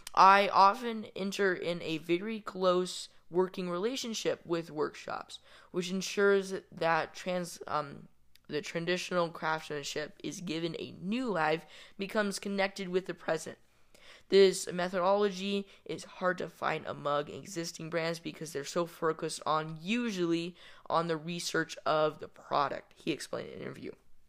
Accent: Netherlands; It was very Dutch. I come from the Netherlands

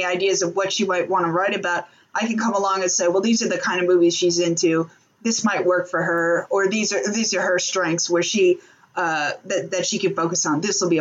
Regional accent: Orlando, Florida, United States; I grew up in Orlando, and this was back in the day when they still had like tons of local video, record stores.

